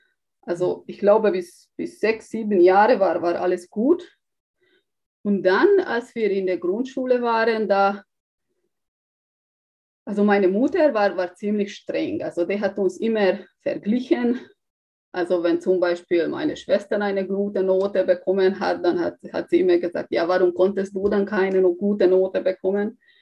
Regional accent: Hungary; German is a second language; moved away as an adult; Also ich komme ursprünglich aus Ungarn. Dort bin ich aufgewachsen mit meinen Eltern.

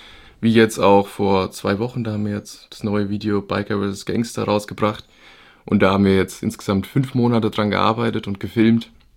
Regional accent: Bavaria, Germany; Ja, ich bin, wie du schon gesagt hast … ich komme ja aus der Gegend irgendwo zwischen Würzburg und Aschaffenburg.

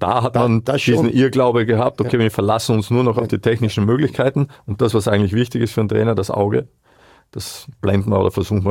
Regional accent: Burgenland, Austria; ich war ja noch so verrückt bei uns im Burgenland, weil wir ja langgezogen sind.

